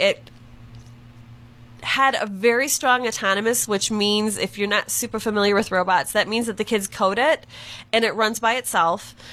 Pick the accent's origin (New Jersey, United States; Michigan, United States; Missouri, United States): Michigan, United States; And I have to smile because I grew up in Michigan, too.